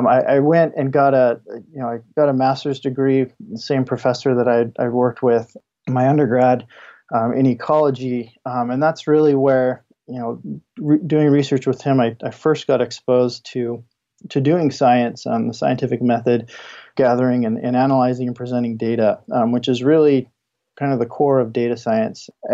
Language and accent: English; Utah, United States; I'm from Utah, state Utah, in the U.S. originally.